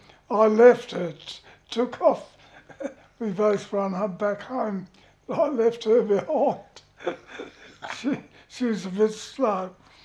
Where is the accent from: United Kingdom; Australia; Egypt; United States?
Australia; Adelaide, South Australia; also born or lived in Moonta / Arthurton; I was born in Moonta and we moved to Arthurton. That was our uncle's, he had two farms and we were on the other one for a while. Then we came down to Adelaide, to Lower North Adelaide, and I grew up there.